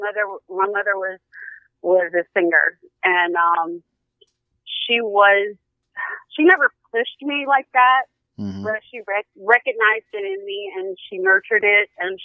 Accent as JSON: {"language": "English", "town": "Detroit", "region": "Michigan", "country": "United States", "said": "I'm from Detroit. Nothing impresses me."}